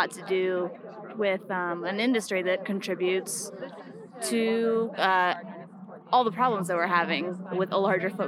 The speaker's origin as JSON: {"language": "English", "region": "Florida", "country": "United States", "tie": "born or raised there", "said": "I grew up in Florida originally."}